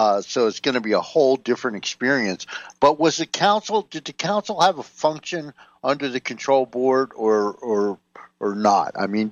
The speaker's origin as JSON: {"language": "English", "region": "New Jersey", "country": "United States", "tie": "born or raised there", "said": "I grew up in North New Jersey, Jack, in a bad neighborhood"}